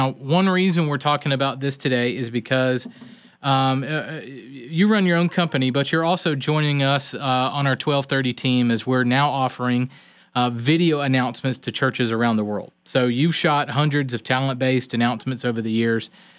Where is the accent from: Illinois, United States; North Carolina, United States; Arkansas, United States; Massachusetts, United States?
North Carolina, United States; I'm from North Carolina, and I have extended family in Wilmington, North Carolina, which is a big, huge, film industry market.